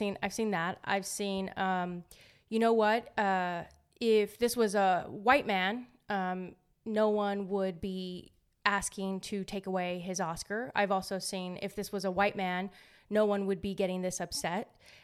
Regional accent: United States; it's not like I grew up in Mexico, personally, right? I don't speak Spanish, right?

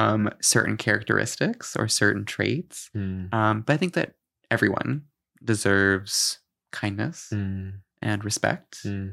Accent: Canada; I'm Canadian, so that's why I said it.

